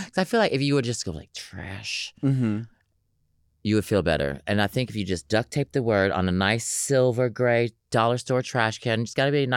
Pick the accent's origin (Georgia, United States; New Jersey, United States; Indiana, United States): Georgia, United States; Atlanta; I'm from Atlanta, Georgia, so it's Coca-Cola. I don't even think we have Pepsi in that town.